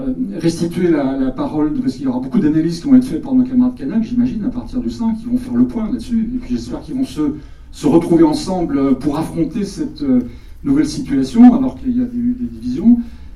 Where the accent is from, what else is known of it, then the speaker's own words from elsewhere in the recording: France; moi, j'estime en tant que Français, à donner des orientations sur la manière dont ça doit se produire là-bas